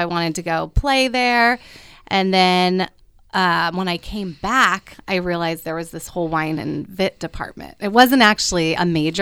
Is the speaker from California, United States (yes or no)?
yes; Mendocino, California, United States; I grew up in Mendocino.